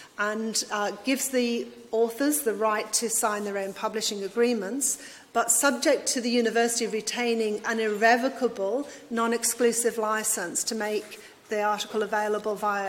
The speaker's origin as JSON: {"language": "English", "town": "Brisbane", "region": "Queensland", "country": "Australia", "said": "So I'm from Brisbane, Australia"}